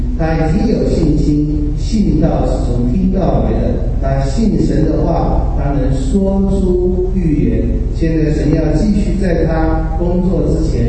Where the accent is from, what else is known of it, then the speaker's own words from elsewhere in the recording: China; 我觉得我们中国人的一个很悲哀的民族性，就是我们有极大的恐惧和不安全。